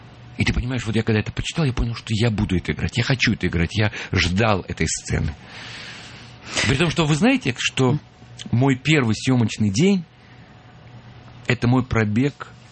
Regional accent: Kyiv, Ukraine; moved away as an adult; now in Moscow, Russia; Но просто тогда, когда я приехал в Москву в 76-м году, мы жили в одной стране. Я приехал из Киева

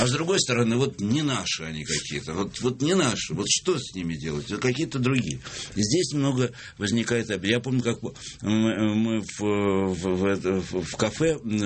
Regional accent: Russia; Причем они не знали, что я русский.

